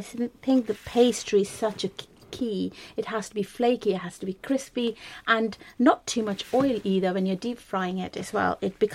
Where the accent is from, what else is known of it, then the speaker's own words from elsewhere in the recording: West Bengal, India; my parents are from Punjab. Yes, I grew up in West Bengal